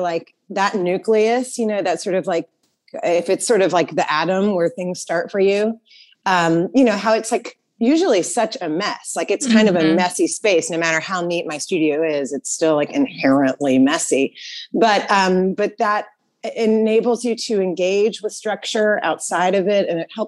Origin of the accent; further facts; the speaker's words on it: Nashville, Tennessee, United States; also born or lived in Boston / New York; So I'm from Nashville.